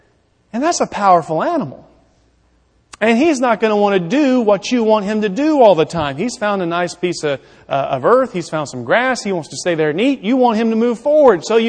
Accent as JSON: {"language": "English", "region": "Alabama", "country": "United States", "said": "Now, again, I am from Alabama. I am from small town Alabama."}